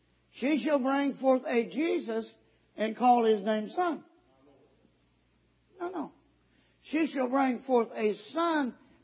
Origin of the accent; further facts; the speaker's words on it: Kentucky, United States; I'm from Kentucky, praise the Lord. My linguist skills is very limited.